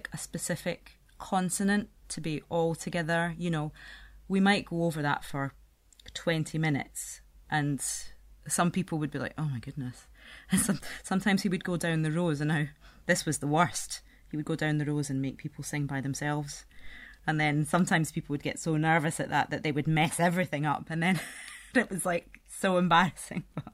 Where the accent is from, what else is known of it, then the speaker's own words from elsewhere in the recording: Glasgow, Scotland, United Kingdom; now in France; I'm a soprano and I'm based just outside of Paris, but I grew up in Glasgow with Irish and Tanzanian parents.